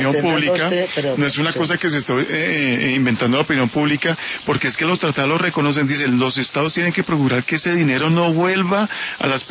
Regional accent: Colombia; nosotros como colombianos

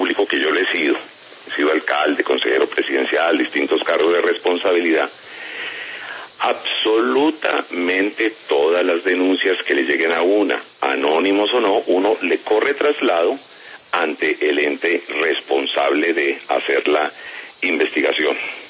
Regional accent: Cauca, Colombia; todos los que sean de mi región, del departamento del Cauca, me los van a endilgar a mí.

